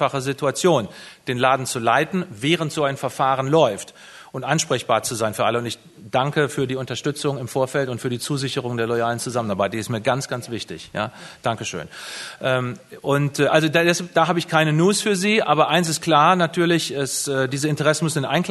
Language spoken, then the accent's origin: German; North Rhine-Westphalia, Germany; Als ich so heranwuchs in Nordrhein-Westfalen, habe ich mich nicht als Nordrhein-Westfale gefühlt. Ich habe mich als Rheinländer gefühlt. Und ich fühle mich mittlerweile als Nordrhein-Westfale